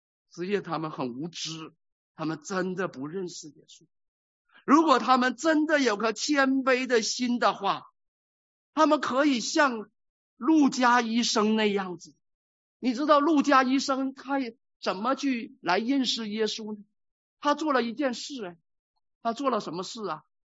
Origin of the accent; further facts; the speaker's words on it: China; 我们是从大陆背景来的，我们对主义这个词不陌生